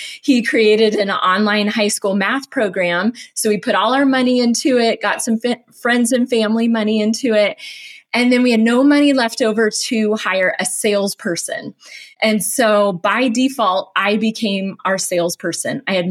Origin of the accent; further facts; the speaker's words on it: Phoenix, Arizona, United States; also born or lived in Las Vegas / California; So I was born in Las Vegas, of all places. And then we moved to Phoenix and then California and then back to Phoenix and all around Phoenix growing up.